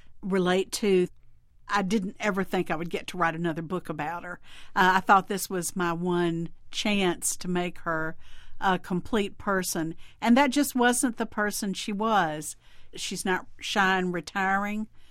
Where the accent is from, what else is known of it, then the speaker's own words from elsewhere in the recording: Mississippi, United States; Well, I grew up in Mississippi, in the Mississippi Delta, which is a unique and difficult place to grow up in, I've got to say.